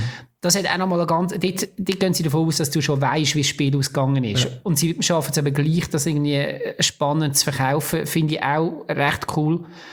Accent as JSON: {"language": "German", "country": "Switzerland", "said": "Das ist vielleicht auch ist ein bisschen klischee-mässig als Schweizer Dings."}